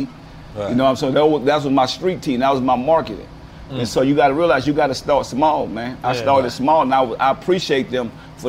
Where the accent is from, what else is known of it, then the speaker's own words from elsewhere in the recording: New Orleans, Louisiana, United States; So the white guy always introduced me because I told him I'm from New Orleans.